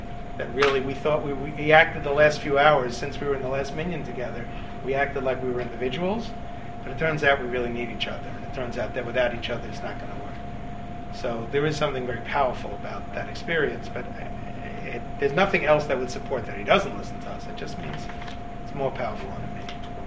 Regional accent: Bronx, New York, United States; And I grew up in the Bronx, so it was like a really big deal.

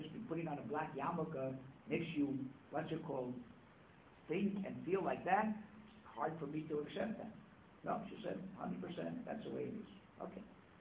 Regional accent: United States; moved away as an adult; now in Israel; When I first came to Eretz Yisrael, so being an American, a lot of Israelis were fighting over me

